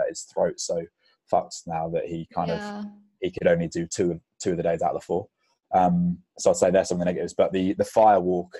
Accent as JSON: {"language": "English", "region": "England", "country": "United Kingdom", "said": "How are we supposed to do that? We're English."}